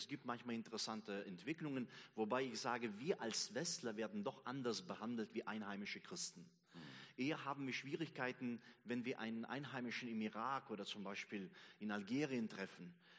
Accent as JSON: {"language": "German", "region": "Siberia", "country": "Russia", "tie": "born or raised there", "moved": "yes", "lives_now": "Bonn, Germany", "said": "Ich bin geboren und aufgewachsen in Sibirien, in Russland, spreche Russisch und Deutsch. Und 1990 sind wir nach Deutschland gekommen und bin in Bonn zu Hause."}